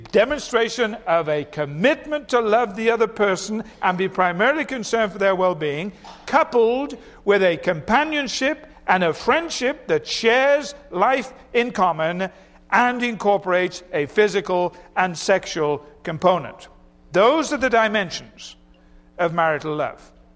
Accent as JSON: {"language": "English", "country": "United Kingdom", "said": "And I simply returned to my work, being very British"}